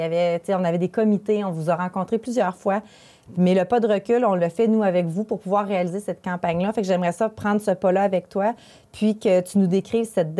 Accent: Amos, Quebec, Canada; Mais je suis présentement à Amos, dans ma ville natale.

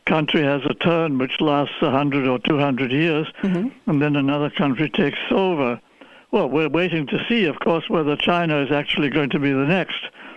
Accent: England, United Kingdom; I grew up in England

